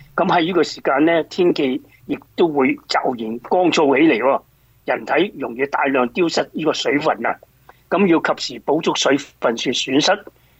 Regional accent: China; 咁我哋中国人咧，通常多数都系煲啲汤水去清润下啦

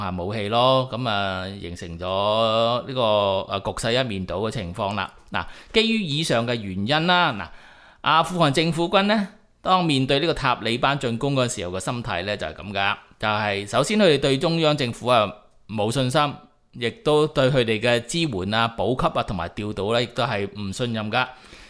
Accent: Chaozhou, Guangdong, China; 譬如我潮州人咁啊，成日都系我啊格健啦，即系。认同上咧就认同咗自己系格健啷潮州人先，然后先至考虑到自己系咪广东人，系咪呢个中国人噶、

